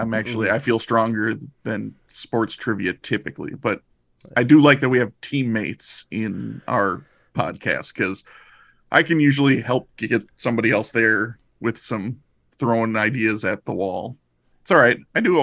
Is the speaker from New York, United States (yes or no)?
no; Minnesota, United States; my hometown buddy, fellow state Minnesotan, Dan Lumber.